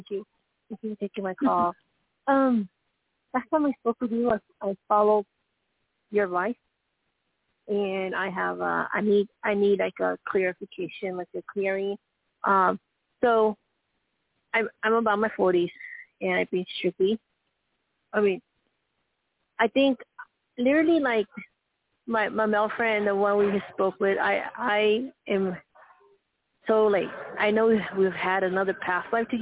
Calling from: Arizona, United States

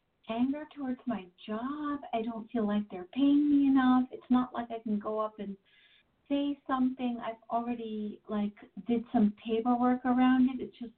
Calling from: New Jersey, United States; New Jersey.

